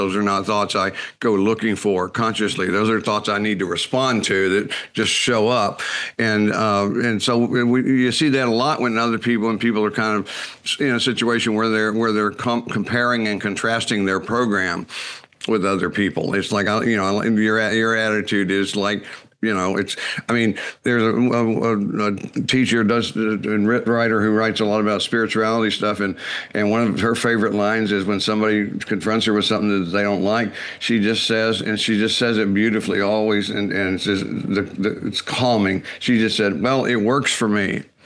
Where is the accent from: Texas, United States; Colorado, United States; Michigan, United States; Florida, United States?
Texas, United States; I grew up in Texas, and when you do that, when you're born in Texas and grow up in Texas, regardless of what's happening in Texas, I'm completely glued to my Texas ego, you know.